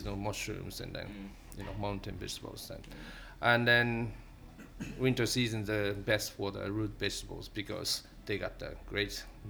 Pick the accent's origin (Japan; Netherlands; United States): Japan; Fukuoka; English is a second language; now in Ireland; I always say, like, I'm from south. I'm from Fukuoka. It's the southwest, and I kind of my body wants to stay in the south.